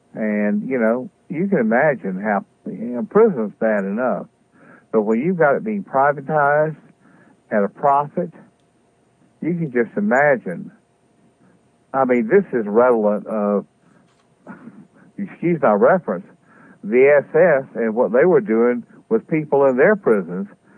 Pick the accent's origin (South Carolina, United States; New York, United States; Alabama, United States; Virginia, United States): South Carolina, United States; these other guys from one from South Carolina, one representative. He represents my hometown.